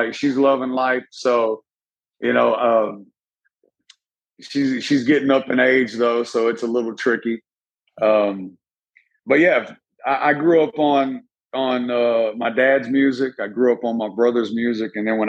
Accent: Tennessee, United States; also born or lived in San Diego, California; I was born in San Diego, California, because that's where my dad was stationed in the Navy. Not long after I was born, my dad retired from the Navy, and he moved me and my mother and him. We moved back here to their hometown, Bedford County, Tennessee

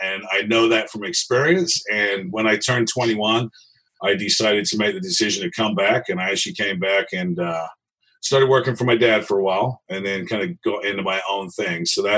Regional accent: Sacramento, California, United States; born there; So, long story short, I was actually born here in Sacramento, California, in 1969.

